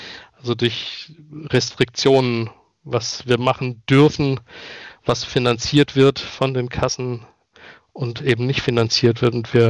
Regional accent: North Rhine-Westphalia, Germany; ich komme ursprünglich aus der nordrhein-westfälischen Region, da bin ich geboren, habe dann aber mein Studium überwiegend hier im Rhein-Neckar-Raum gemacht

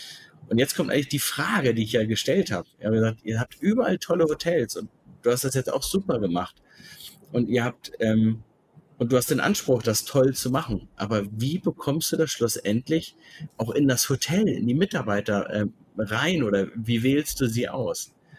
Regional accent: Germany; ich bin Deutscher

